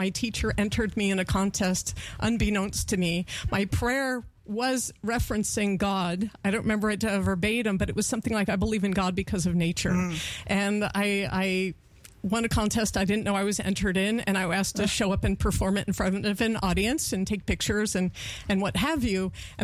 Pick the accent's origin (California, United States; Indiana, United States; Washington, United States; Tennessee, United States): California, United States; San Francisco; Let's say I'm 4 years old in San Francisco. This is my hometown.